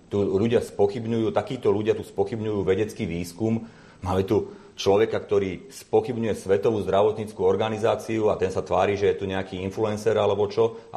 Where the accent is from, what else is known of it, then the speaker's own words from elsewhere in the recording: Banská Štiavnica, Banská Bystrica Region, Slovakia; ja som z Banskej Štiavnice, ten človek je z vedľajšej dediny